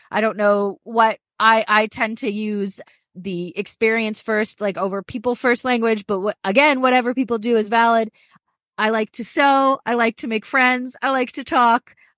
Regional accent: Toronto, Ontario, Canada; I'm from Toronto, Canada.

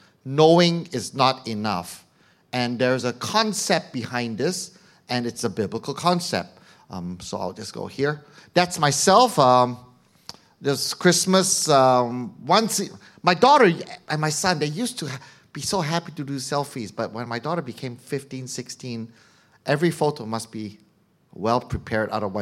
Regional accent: Indonesia; also born or lived in Taiwan; now in Bedok, Singapore; So I was born in Taiwan at a very young age. My family came to Indonesia.

